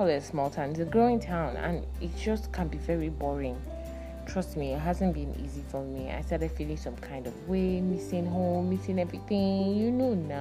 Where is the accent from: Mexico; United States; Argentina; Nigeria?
Nigeria; Kano; also born or lived in Abuja; now in Gombe, Nigeria; I grew up in Kano State and Kano, Abuja. That has been my, you know, my homes. But I came to Gombe in January for my master's. I'm running my master's in English literature